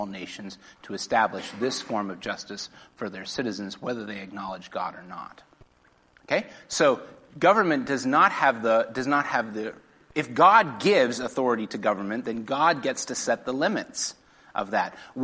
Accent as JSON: {"language": "English", "country": "New Zealand", "said": "speaking especially as a New Zealander."}